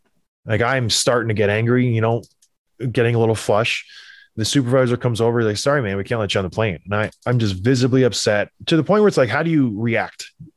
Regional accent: Canada; I'm Canadian. Like, I can show you my health card, my driver's license. Everything here says I'm from Canada.

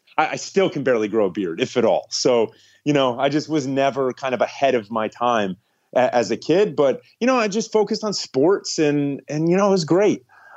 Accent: Ohio, United States; also born or lived in Florida; So, I mean, I grew up in Ohio. I was born in Ohio.

